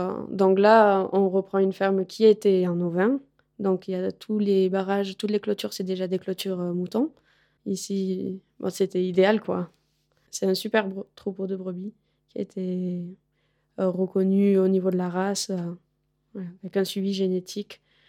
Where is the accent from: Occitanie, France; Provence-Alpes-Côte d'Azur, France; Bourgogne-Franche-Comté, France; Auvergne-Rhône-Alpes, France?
Occitanie, France; now in Loire, France; Je viens du sud-ouest, du Gers. Et voilà, donc mon parcours m'a menée dans la Loire et à m'installer ici comme agricultrice et éleveuse de brebis. Et j'ai 30 ans, 31.